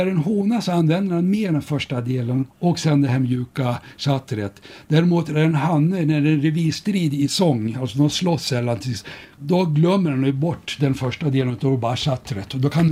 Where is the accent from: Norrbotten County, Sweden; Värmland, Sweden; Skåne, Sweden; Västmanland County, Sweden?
Västmanland County, Sweden; Surahammar; born there; moved away as an adult; jag är ju född i Surahammar och jag flyttade till Uppsala och började läsa biologin, så märkte jag att de sjunger helt annorlunda i Uppsala än i mina hemtrakter.